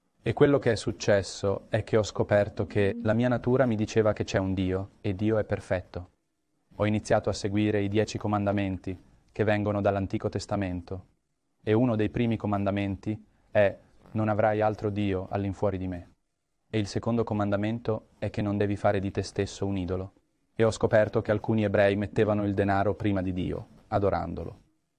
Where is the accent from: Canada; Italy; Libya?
Canada; Milton, Ontario; Sono cresciuto a Milton, Ontario, che chiamiamo una città da redneck, circa 31.000 persone. Era quasi tutta gente bianca, poche minoranze vivevano a Milton. Sono cresciuto in una famiglia cristiana